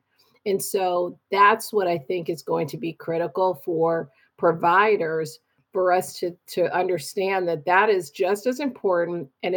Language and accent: English; Baltimore, Maryland, United States; I am actually from Baltimore, born and raised.